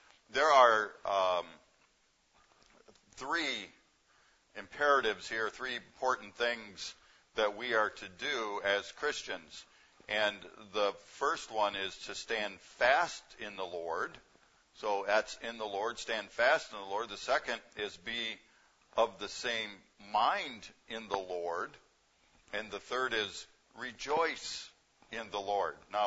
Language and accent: English; Michigan, United States; Sorry, people, you're not getting people from Saskatchewan. We're actually from Michigan.